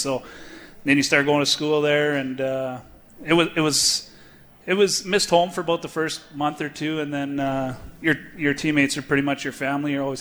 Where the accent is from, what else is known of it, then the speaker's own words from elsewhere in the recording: Winnipeg, Manitoba, Canada; We're playing in Winnipeg, so kind of my hometown.